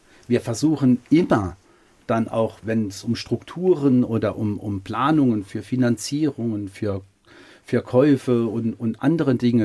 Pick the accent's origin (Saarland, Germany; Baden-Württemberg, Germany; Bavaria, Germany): Saarland, Germany; Neunkirchen; born there; Ich bin 1966 in Neunkirchen geboren, als Sohn von italienischen Einwanderern. Mein Vater war ein Hüttenarbeiter und lebt bis heute noch in Neunkirchen mit meiner Mutter.